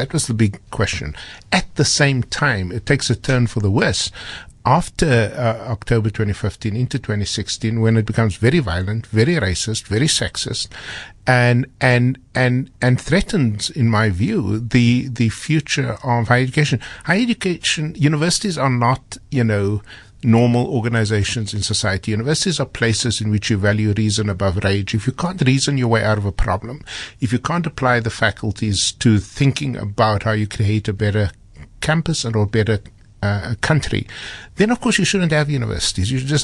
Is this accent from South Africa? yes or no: yes; South Africa; Let me tell you something. I am jealous as a South African about what kids learn there